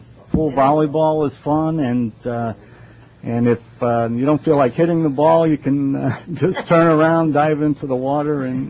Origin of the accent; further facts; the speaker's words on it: Bronx, New York, United States; born there; Well, it's the Yankees, of course. I was born in the Bronx. I have to be a Yankee fan.